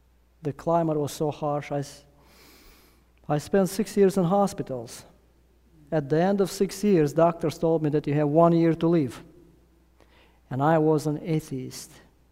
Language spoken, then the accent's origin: English; Russia; also born or lived in Armenia; Anyway, I grew up in Russia, though. I was 2 years old when my parents moved to Russia.